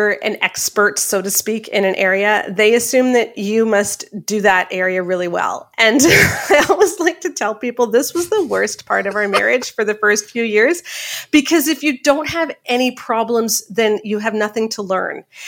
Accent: Canada; accent: Canadian; And I'm in Canada. That's why my accent's funny.

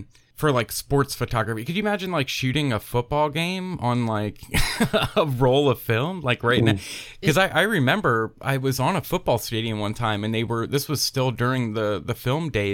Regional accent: Pennsylvania, United States; I'm originally from Pennsylvania. Oh, okay. Like right in the middle of the state, like Hershey, Lebanon, mm-hmm. Lancaster area, kind of an hour away from Philadelphia.

